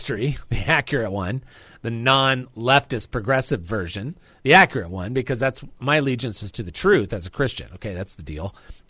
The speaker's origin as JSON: {"language": "English", "country": "United States", "tie": "born or raised there", "said": "I was born in America, and I've been raised in America, and I live in America"}